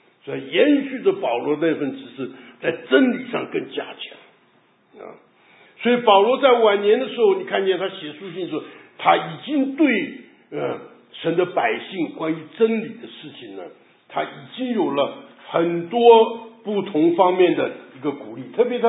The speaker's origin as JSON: {"language": "Chinese", "country": "China", "said": "我们那个良心呢就像我们中国人呢从前呢那个旧时代的那个家庭里面"}